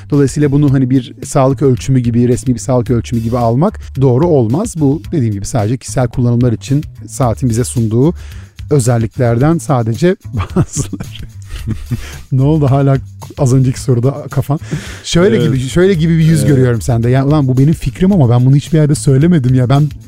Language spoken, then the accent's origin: Turkish; Izmir, İzmir, Turkey; now in Istanbul, Turkey; Ya şöyle ben İzmirliyim ve insanlar bana yani benim İstanbul'da yaşadığımı işte ve hayatta kalmaya çalıştığımızı hepimiz burada biliyorsun.